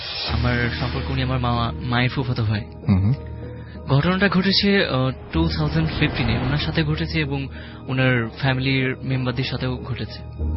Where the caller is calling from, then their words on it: Dhanmondi, Dhaka Division, Bangladesh; ধানমন্ডি থেকে এসেছি।